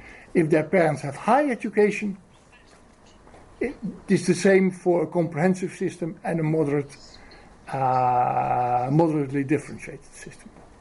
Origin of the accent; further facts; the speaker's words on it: Netherlands; English is a second language; I'm coming from the Netherlands.